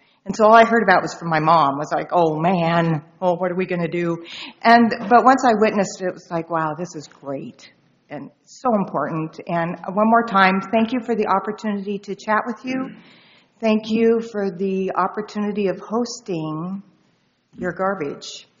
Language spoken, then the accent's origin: English; Arlington, Oregon, United States; I am from Gillam County, from Arlington, and I drove down this morning